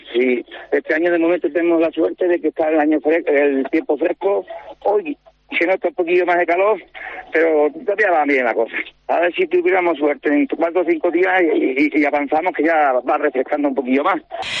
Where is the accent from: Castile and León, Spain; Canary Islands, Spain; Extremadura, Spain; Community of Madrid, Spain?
Extremadura, Spain; Huertas de Ánimas; porque también pasar por mi pueblo por Huerta de Ánimas, que pasamos, nos desviamos 2 días, perdimos 2 días, pero mereció la pena. Porque nos recibieron, la verdad, muy bien la gente del pueblo.